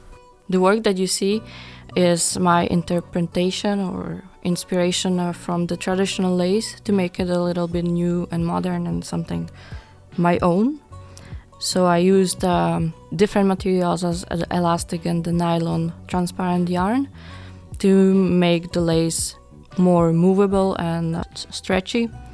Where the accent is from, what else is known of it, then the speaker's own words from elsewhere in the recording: Slovakia; English is a second language; because I'm from Slovakia, and I wanted to connect my culture with the lace